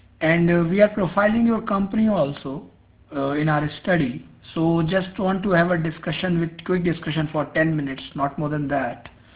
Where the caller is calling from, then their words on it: India; calling from India.